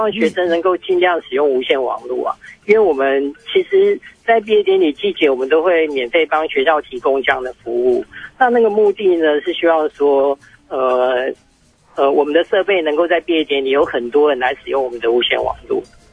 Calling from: Taipei, Taiwan; 我是台北的

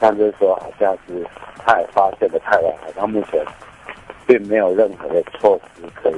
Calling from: Taipei, Taiwan

